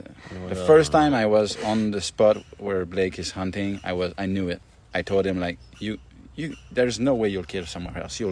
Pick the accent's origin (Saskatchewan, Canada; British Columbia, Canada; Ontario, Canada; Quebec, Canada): Quebec, Canada; French Canadian. So I'm from Quebec, Canada